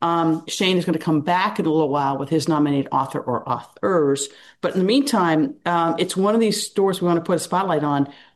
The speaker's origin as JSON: {"language": "English", "town": "Pittsburgh", "region": "Pennsylvania", "country": "United States", "tie": "born or raised there", "said": "This past week you were in Pittsburgh, my hometown, at a conference."}